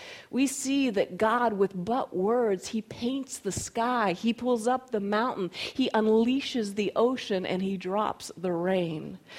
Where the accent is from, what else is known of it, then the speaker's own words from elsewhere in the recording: Colorado, United States; also born or lived in Florida / North Carolina; even though I was born in Florida and grew up in North Carolina and primarily spent my formative years in Colorado, wherever we lived, we attended a different church or denomination.